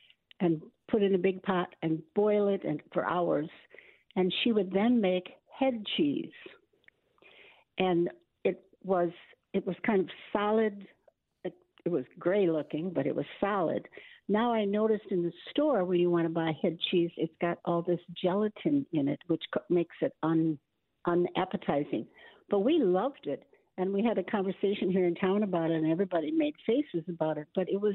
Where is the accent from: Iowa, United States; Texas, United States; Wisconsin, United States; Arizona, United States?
Wisconsin, United States; now in Mukwonago, United States; when I grew up in Chippewa County in northern Wisconsin, German French heritage